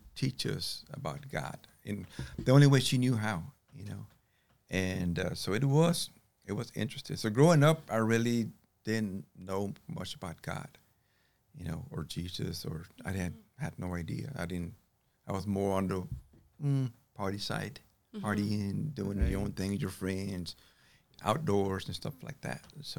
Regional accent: Texas, United States; Awesome compared to from back home. I'm from South Texas.

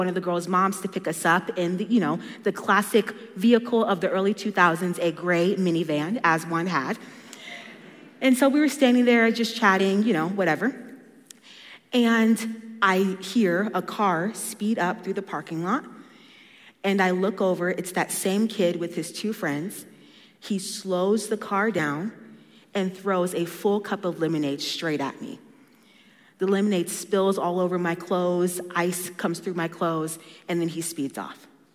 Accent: Colorado Springs, Colorado, United States; I grew up here in Colorado Springs, born and raised here.

